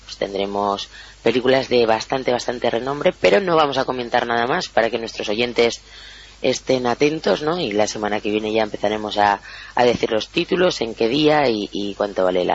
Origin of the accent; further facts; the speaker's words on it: Navarre, Spain; como somos los buenos navarros de comedores y bebedores